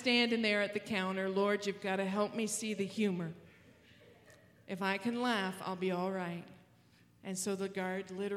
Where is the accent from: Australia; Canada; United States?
Canada; I am a Canadian